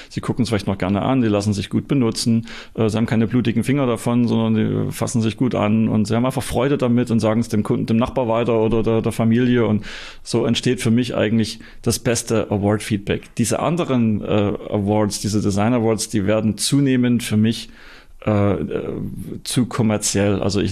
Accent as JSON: {"language": "German", "region": "East Germany", "country": "Germany", "said": "Ich stamme ja noch aus der DDR, ich bin ja so ein Sozialismus-Schulkind gewesen"}